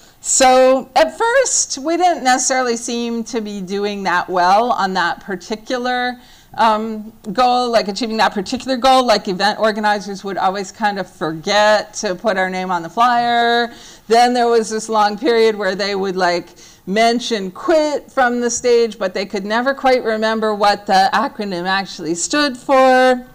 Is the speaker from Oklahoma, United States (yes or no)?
no; California, United States; My home state of California just added a gratuitous anti-gay provision to our state constitution.